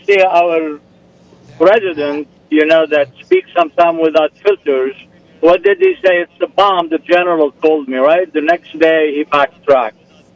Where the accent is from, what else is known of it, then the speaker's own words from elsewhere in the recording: Beirut, Beirut Governorate, Lebanon; I was born in Beirut, Lebanon, and where the explosion happened, it really hit my hometown, my neighborhood. Matter of fact, the house that I was raised in is completely destroyed.